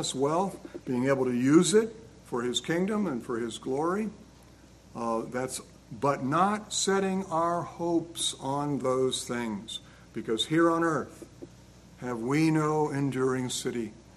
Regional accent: Wilmington, Delaware, United States; born there; I happened to be born in Wilmington, Delaware. I spent the next 3 months of my life in Wilmington, Delaware, and I was out

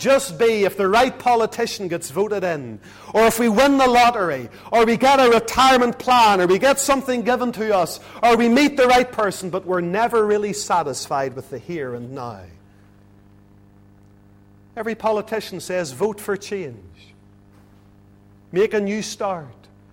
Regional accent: Lisburn, Northern Ireland, United Kingdom; Used to be a man visited our home whenever I was a little boy growing up in Lisburn.

